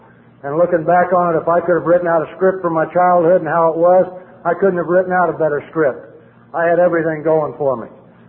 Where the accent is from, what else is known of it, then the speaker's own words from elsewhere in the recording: Danville, Illinois, United States; When I was growing up in Danville, Illinois, and I visualized and thought about what alcoholics look like